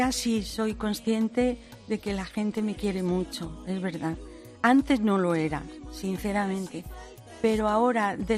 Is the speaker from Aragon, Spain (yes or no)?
no; Jaén, Andalusia, Spain; Es que yo soy de Jaén.